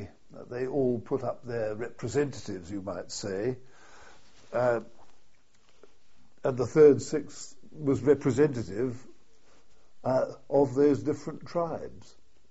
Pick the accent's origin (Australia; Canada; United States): Australia; born there; Well, in fact, I was born in Australia, and my intention at the outbreak of war, when I was living in Britain, had been to join the Australian forces in Australia.